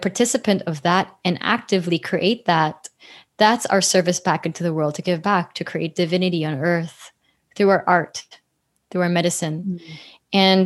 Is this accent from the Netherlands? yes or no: no; Philippines; moved away as an adult; now in United States; I grew up in the Philippines, and I moved to the US for college